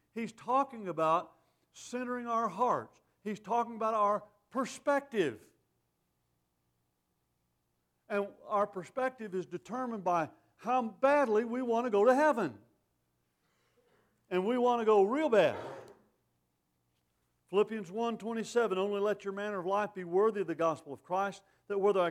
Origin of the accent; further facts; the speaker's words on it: Arizona, United States; also born or lived in Texas; I'm from Texas. I look at things like Texans look at things. Actually, I was raised in Arizona, so I'm probably more Arizonan than I am Texan.